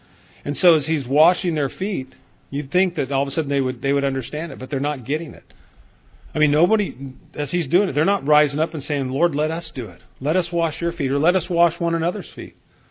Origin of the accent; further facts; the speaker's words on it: Bakersfield, California, United States; I'm from Bakersfield, okay?